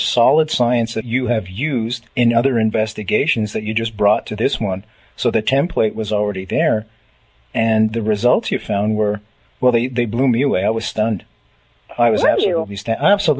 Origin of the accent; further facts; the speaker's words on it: Canada; accent: Canadian; It's my Canadian accent.